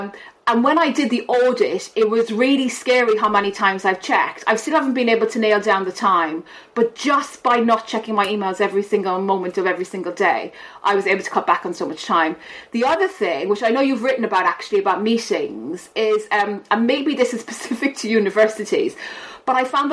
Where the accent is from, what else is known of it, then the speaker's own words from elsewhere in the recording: Ireland; you know, I'm Irish, and in all of our sports, we have what we call a backdoor